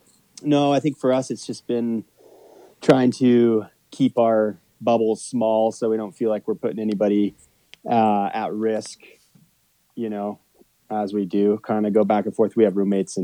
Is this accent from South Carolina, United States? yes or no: no; Park City, Utah, United States; I'm from Park City, Utah.